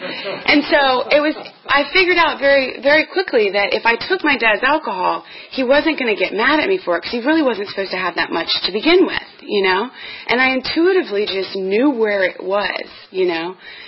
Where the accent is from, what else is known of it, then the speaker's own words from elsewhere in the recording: Arlington, Virginia, United States; now in Roanoke, United States; you know, I'm from Arlington.